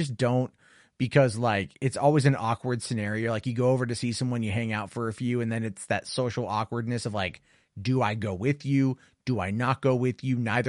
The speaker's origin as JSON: {"language": "English", "town": "San Diego", "region": "California", "country": "United States", "said": "Because the thing is, like, I'm from San Diego. I lived there for 15 years."}